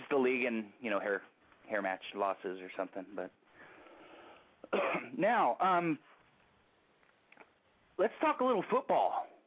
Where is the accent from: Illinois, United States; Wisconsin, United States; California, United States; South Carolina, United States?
California, United States; Vinny, because I am a diehard Niner fan. You know, I'm from the Bay Area.